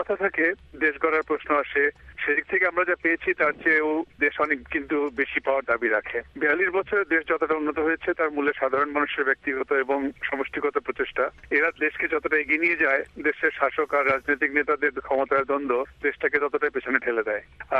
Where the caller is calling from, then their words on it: Germantown, Maryland, United States; German town Maryland থেকে … পরাধীন দেশে দ্বিতীয় শ্রেণীর নাগরিক হিসেবে আমরা যারা বড় হয়েছি